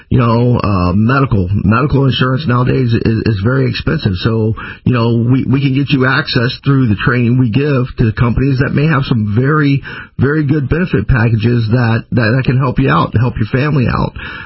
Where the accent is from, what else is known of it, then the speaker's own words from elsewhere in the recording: the South, United States; You know, me, I grew up in the South. I like it hot. The humidity doesn't bother me.